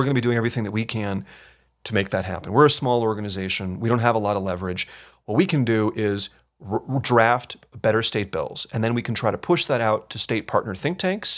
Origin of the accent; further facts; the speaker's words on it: New Mexico, United States; I'm from New Mexico originally.